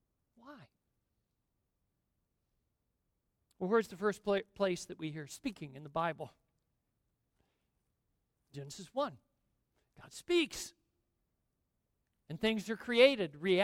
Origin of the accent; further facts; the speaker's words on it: California, United States; I grew up in Southern California.